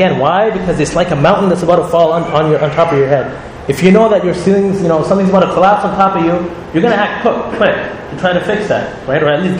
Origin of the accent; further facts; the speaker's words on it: Montreal, Quebec, Canada; You know, I'm from Montreal, so I can crack a joke about Montreal.